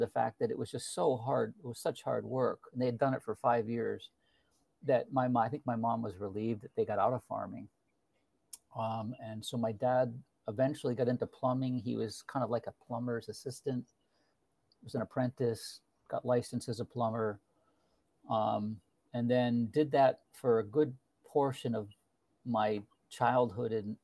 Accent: Greenfield, Massachusetts, United States; So I grew up in Greenfield, Massachusetts, went to public schools in Greenfield, Massachusetts, eventually went on to UMass Amherst, which is half hour south of where I grew up.

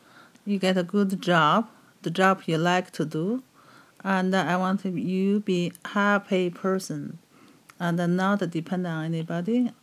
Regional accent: Beijing, China; English is a second language; I grew up in Beijing. It's a city, and in a lot of different than now.

